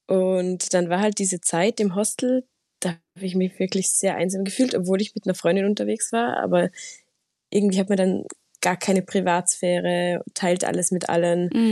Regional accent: Austria; ich komme aus Österreich und lebe wirklich direkt in den Alpen und verbringe da sehr viel Zeit in den Bergen.

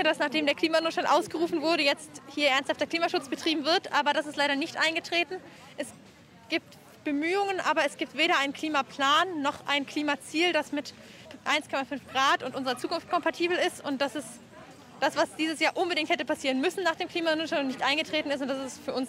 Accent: Radolfzell, Baden-Württemberg, Germany; ich komme aus Radolfzell eigentlich.

